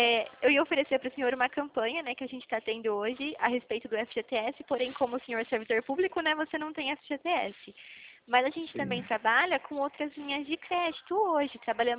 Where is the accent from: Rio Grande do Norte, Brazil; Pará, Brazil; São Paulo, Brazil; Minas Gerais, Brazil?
São Paulo, Brazil; Rio Claro; É o interior de São Paulo, em Rio Claro.